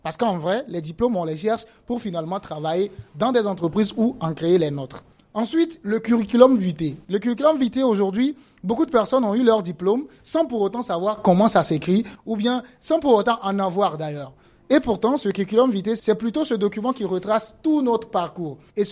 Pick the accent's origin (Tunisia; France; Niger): Niger; chez nous, au Niger